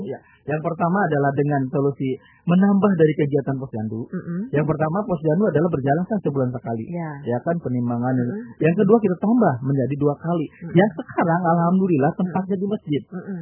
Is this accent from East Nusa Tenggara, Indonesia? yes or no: no; Subang, West Java, Indonesia; Maaf, di kampung saya, kampungnya ini.